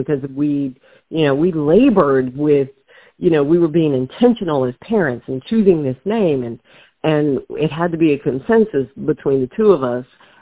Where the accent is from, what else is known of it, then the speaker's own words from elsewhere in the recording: Charleston, South Carolina, United States; because we're Southerners from Charleston